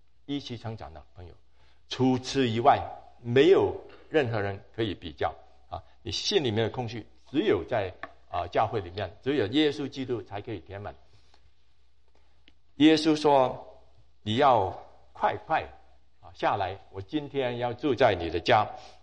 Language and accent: Chinese; China; now in United States; 所以我们中国人呢非常的保守，